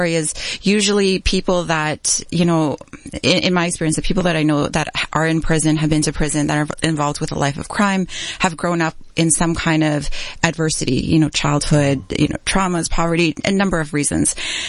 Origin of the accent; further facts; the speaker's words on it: Edmonton, Alberta, Canada; I grew up in Edmonton, you know, the '80s, it wasn't as diverse. So I was called a variety of names. I'm, you know, Chinese background, but born in Edmonton.